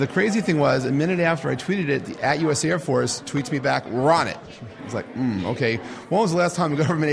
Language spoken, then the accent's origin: English; New York, United States; And all I had to say is … from New York.